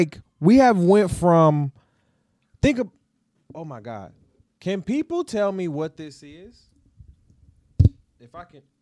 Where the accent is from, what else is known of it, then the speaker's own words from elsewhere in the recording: Detroit, Michigan, United States; also born or lived in Florida; I'm from Detroit. I was born in Florida.